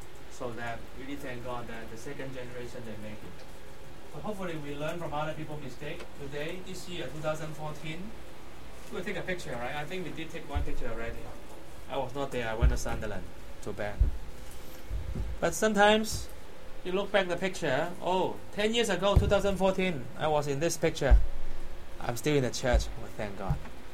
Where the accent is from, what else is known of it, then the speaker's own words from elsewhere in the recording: Hong Kong; English is a second language; I grew up in Hong Kong, TJC.